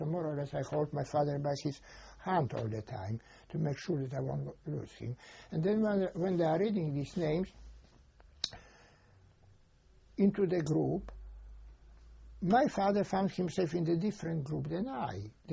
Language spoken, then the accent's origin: English; Lithuania; English is a second language; moved away; I came from Lithuania. I was working on the farm.